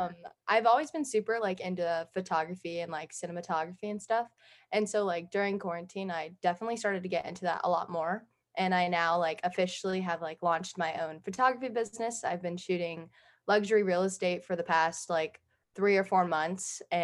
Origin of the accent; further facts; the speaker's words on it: Las Vegas, Nevada, United States; I'm currently a freshman on our softball team, and I am from Las Vegas, and I still currently live in Las Vegas, but when the fall comes around, that's when I'll be moving to San Marcos.